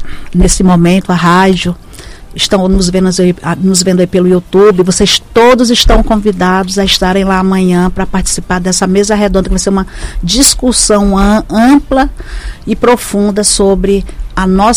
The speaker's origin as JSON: {"language": "Portuguese", "region": "Roraima", "country": "Brazil", "said": "Que somos nós aqui de Roraima."}